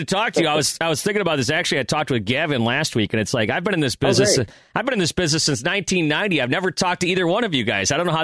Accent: Buffalo, New York, United States; moved away as an adult; now in Michigan, United States; I grew up in Buffalo. That's where I started my career, and now I'm here, you know, in Michigan and stuff.

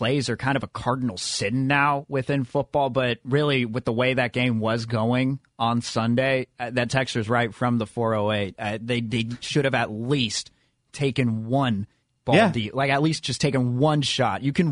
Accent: California, United States; You got your hometown repping for you, but this is going to be my hometown, all right? The 408, the South Bay versus the North Bay.

